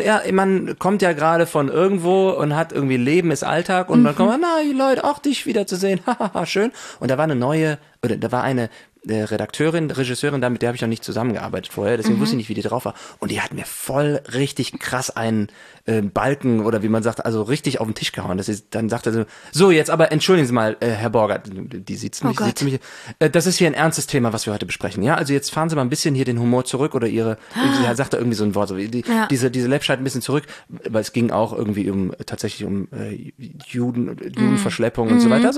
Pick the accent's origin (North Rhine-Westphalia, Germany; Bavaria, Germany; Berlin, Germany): North Rhine-Westphalia, Germany; Cologne; ich bin Kölsche Jung